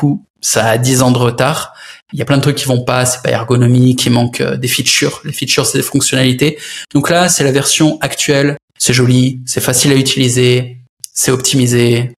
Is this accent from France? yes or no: yes; France; Nous sommes, je suis français aussi